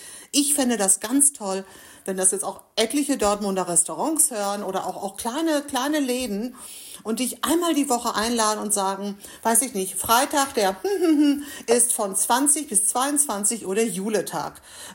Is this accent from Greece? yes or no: yes; Greece; Nein, ich bin Griechin, hallo. Ich esse griechische Sachen.